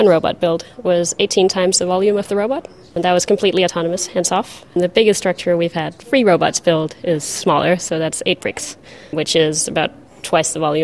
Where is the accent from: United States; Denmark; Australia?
Denmark; I'm from Denmark.